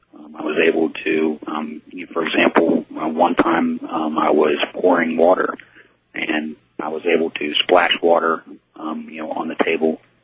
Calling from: Seattle, Washington, United States; I'm calling from Seattle, Washington.

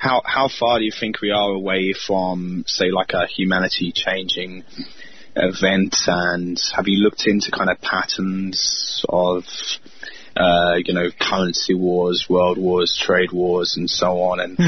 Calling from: London, United Kingdom; I'm calling from London.

